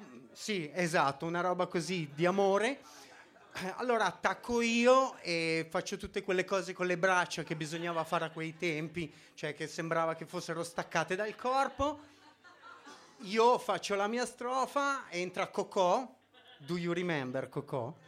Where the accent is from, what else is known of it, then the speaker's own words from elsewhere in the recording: Milan, Lombardy, Italy; La gente mi chiede, ma tu da dove vieni? Da Milano.